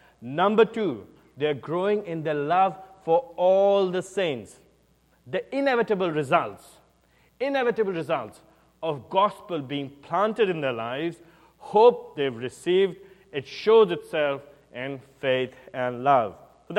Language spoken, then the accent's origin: English; India; I'm from India, I'm Eastern. We don't think laterally, we think more spirally.